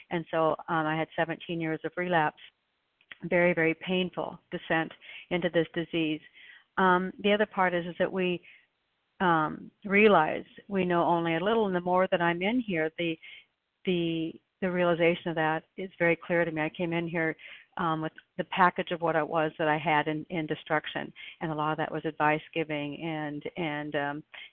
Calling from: Oregon, United States

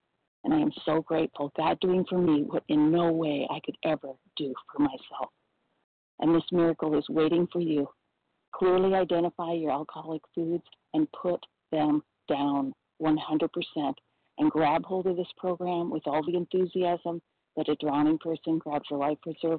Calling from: California, United States; recovered compulsive overeater in Southern California.

